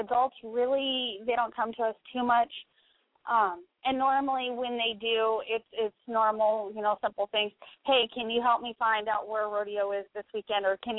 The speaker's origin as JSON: {"language": "English", "region": "Pacific Northwest", "country": "United States", "tie": "born or raised there", "said": "Even though I grew up in the Northwest, I should know this, but it's still one of those strange names."}